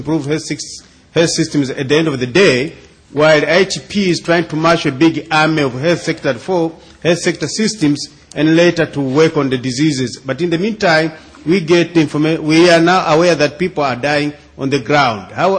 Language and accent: English; Tanzania; I come from Tanzania.